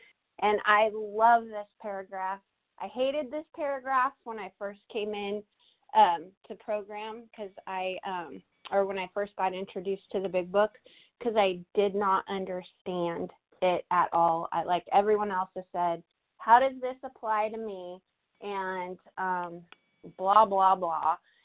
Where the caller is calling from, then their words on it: California, United States; Yeah, hi, this is … I'm from California.